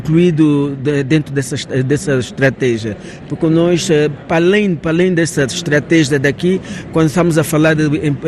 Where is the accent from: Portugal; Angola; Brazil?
Angola; Mesmo que eu estou aí, mas eu sou angolana